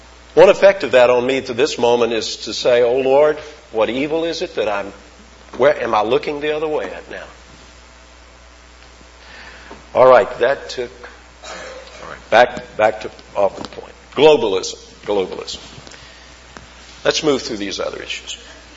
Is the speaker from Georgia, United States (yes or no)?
yes; East Point, Georgia, United States; There were men on the street I grew up in East Point